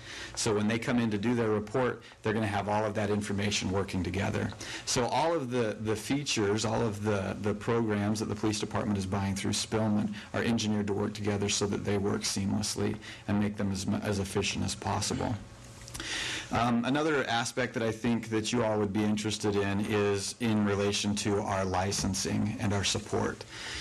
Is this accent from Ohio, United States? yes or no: no; Utah, United States; I'm from Utah and happy to be in Petersburg.